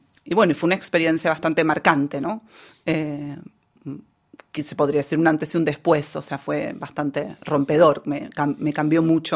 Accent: Argentina; Bueno, antes de ir yo ya era bastante, bueno, como muchos argentinos o como mucha gente, bastante fan de Inglaterra.

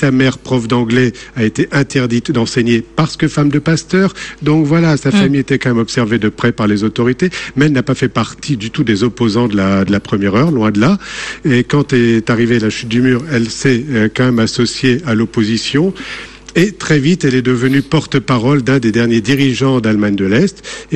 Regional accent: France

